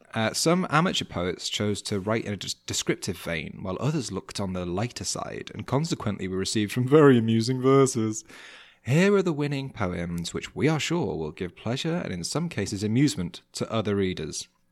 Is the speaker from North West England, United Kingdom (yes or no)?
yes; Manchester, North West England, United Kingdom; So I grew up in Manchester, in the northwest of England. And Manchester is kind of famous for rain. It rains 2/3 of the year.